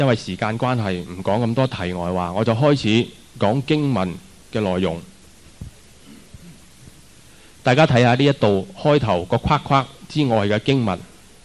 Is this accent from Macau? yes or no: yes; Macau; born there; 我觉得我自己亦都出生在澳门是很有福，亦都经历不到战乱、水灾、地震、瘟疫